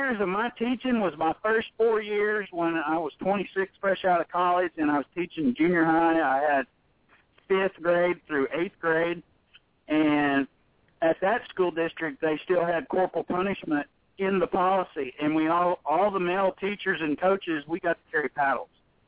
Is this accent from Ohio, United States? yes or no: yes; Wilmington, Ohio, United States; born there; my parents were born and raised in Athens, Ohio, and all my family's up there, and that's where I was born in Wilmington, Ohio, outside of Cincinnati.